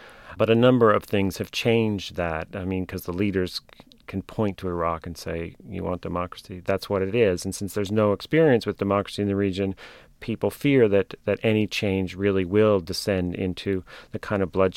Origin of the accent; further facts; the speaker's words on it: United States; because I'm an American and you can't see me, but I'm 6'4" and I have blonde hair, so I look like an American.